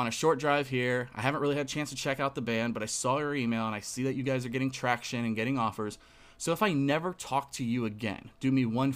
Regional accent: Cincinnati, Ohio, United States; and then back to my hometown in Cincinnati at the time.

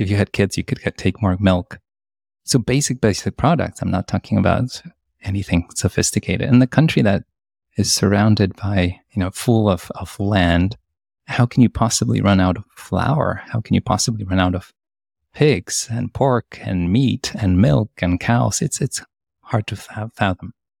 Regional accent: Poland; Me growing up in Poland in the 1980s, really rhymes

